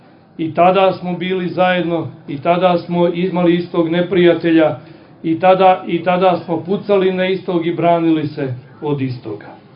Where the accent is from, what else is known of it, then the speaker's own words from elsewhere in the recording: Bosanska Krajina, Bosnia & Herzegovina; a ja sam rodom iz Bosanske Krajine